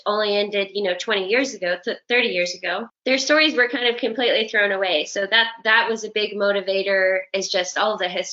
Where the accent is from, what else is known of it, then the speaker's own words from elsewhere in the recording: Texas, United States; moved away as an adult; So I, like you mentioned, I'm originally from Texas.